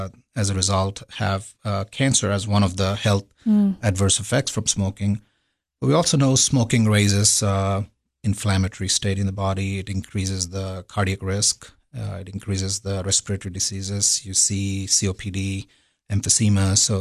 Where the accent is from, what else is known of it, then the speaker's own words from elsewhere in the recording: India; moved away as an adult; now in United States; I grew up in India, did my medical school in New Delhi, and completed my residency and fellowship in oncology in New York